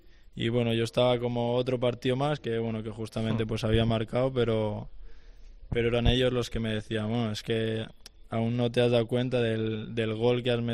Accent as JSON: {"language": "Spanish", "town": "Valencia", "region": "Valencian Community", "country": "Spain", "said": "yo hablo ahora por mí, soy de Valencia, soy del Valencia también, y creo que no hay mejor sitio bueno, para hacer una carrera con mi gente rodeado."}